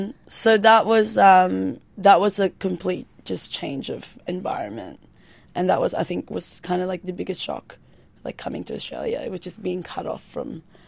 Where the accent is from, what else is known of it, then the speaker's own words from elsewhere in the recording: Philippines; now in Melbourne, Australia; growing up in the Philippines